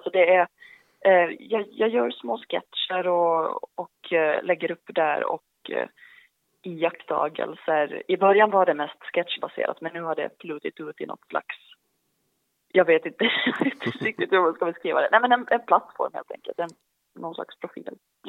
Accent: Vaasa, Ostrobothnia, Finland; speciellt som finlandssvensk, det finns ju otroligt mycket kultur där för att den har varit en relativt liten stad.

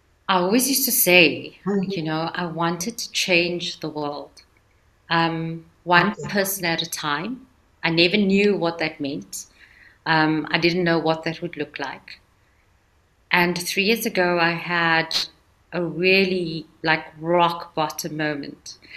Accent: Cape Town, Western Cape, South Africa; also born or lived in Johannesburg; So my story starts in South Africa. Born and bred in Cape Town. And moved to Joburg, spent 20 years in Joburg, being in the corporate world.

